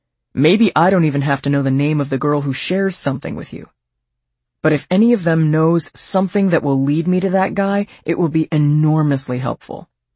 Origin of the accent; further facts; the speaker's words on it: Washington Township, New Jersey, United States; I'm a local guy, too. I grew up in Washington Township, played football at St. Joe's in Montvale, and went to Michigan.